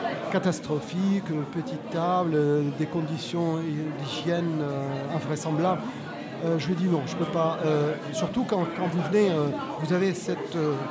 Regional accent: Damascus, Damascus Governorate, Syria; Je suis originaire de Damas.

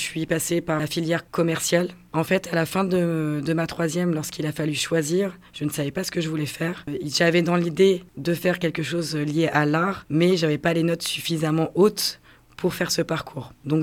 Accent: Centre-Val de Loire, France; Je suis d'Huisonnaise à la base.

